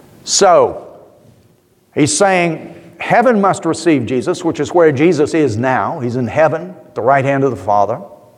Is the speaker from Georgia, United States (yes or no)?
yes; Columbus, Georgia, United States; I'm from Columbus, Georgia.